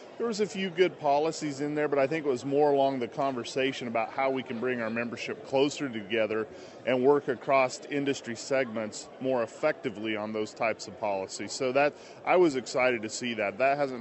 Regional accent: Kansas, United States; now in Colorado, United States; Actually, I'm originally from Kansas. I've been in Colorado for about 11 years, and it is a great state and great people.

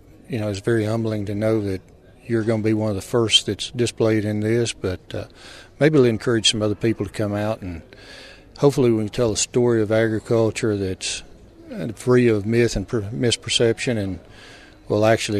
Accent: Spring Hill, Tennessee, United States; I am from Spring Hill, Tennessee, about 40 miles south of Nashville. We're a dairy farmer, about the third generation, bringing the fourth onto the scene.

